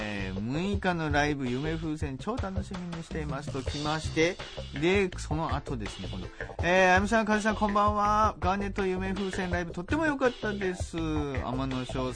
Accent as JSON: {"language": "Japanese", "town": "Sasebo", "region": "Nagasaki", "country": "Japan", "tie": "born or raised there", "said": "地元佐世保で"}